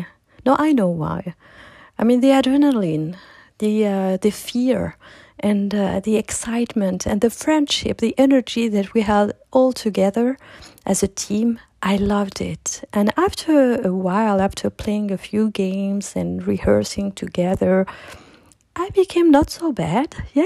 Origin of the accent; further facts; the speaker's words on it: France; also born or lived in Morocco; I was born in Morocco, but I spent all my life in France, and we didn't speak that much Arabic at home. We were, you know, we have the culture, we are Muslim